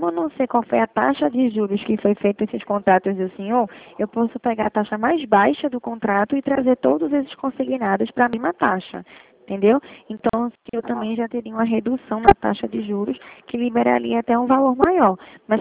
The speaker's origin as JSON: {"language": "Portuguese", "town": "Recife", "region": "Pernambuco", "country": "Brazil", "said": "a gente é daqui de Recife"}